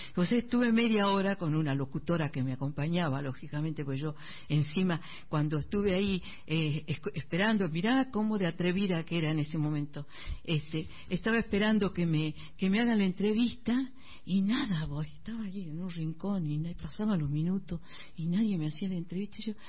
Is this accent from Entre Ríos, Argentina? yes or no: no; Salta, Argentina; moved away; Cuando salí de Salta